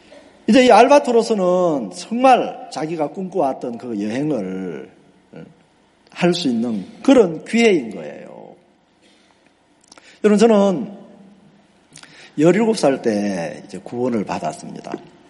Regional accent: North Jeolla, South Korea; 그래서 제 하나를 넘으면 무주구천동입니다. 그런 시골에서 이제 뭐 시골이라고 할 것도 산골에서 태어나서 중학교 때까지 이제 그곳에서 자랐습니다.

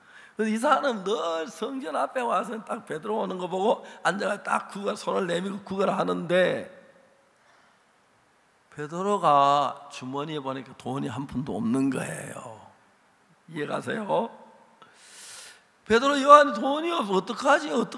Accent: Seonsan, North Gyeongsang, South Korea; now in Daejeon, South Korea; 대전에서 여러 해 살았습니다. 저도 이 교회 옛날에 목사로 있었습니다. 제 고향 경북 선산인데 죄송합니다만은 이제 내가 그 1944년에 제가 태어났어요.

